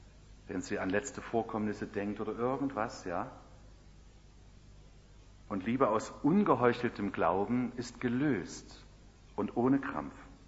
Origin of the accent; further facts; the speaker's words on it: East Germany, Germany; Bei uns im Osten war Hammer und Sichel da drauf.